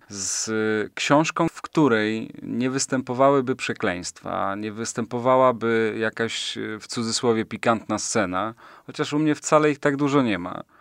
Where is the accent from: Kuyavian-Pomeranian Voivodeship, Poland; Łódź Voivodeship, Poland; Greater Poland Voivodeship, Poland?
Greater Poland Voivodeship, Poland; Pleszew; jego miejscem jest moje rodzinne miasto Pleszew, ale te miejsca to są takie miejsca, które ja zapamiętałem z dzieciństwa